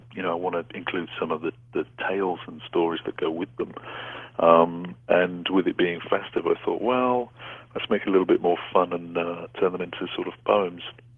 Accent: North West England, United Kingdom; Well, I grew up in Cheshire in England, on the edge of a big forest, in a little town called Murdershaw.

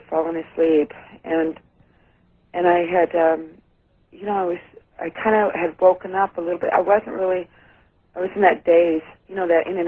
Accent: Sacramento, California, United States; And I'm from Sacramento, California.

